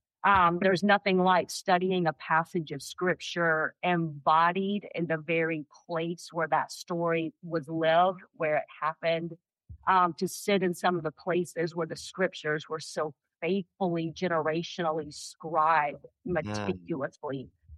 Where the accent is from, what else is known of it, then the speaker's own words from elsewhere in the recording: Mississippi, United States; Well, I grew up in Mississippi and got just a little bit, you know.